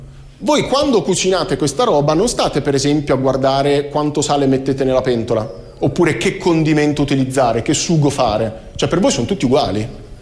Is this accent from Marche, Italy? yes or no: yes; Pesaro, Marche, Italy; Io poi sono di Pesaro, tendente alla Romagna, per cui dalle mie parti, insomma, ce n'è aiosa.